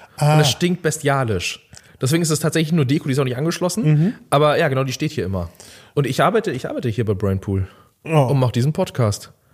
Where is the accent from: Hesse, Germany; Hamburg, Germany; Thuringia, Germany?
Hamburg, Germany; Ich komme aus Hamburg, ja.